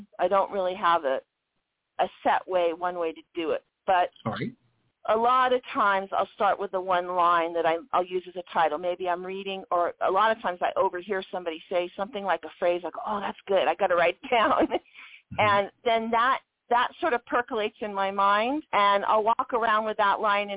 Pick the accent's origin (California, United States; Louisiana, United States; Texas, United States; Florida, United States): California, United States; Long Beach; I grew up in Long Beach and I spent most afternoons after school at the library.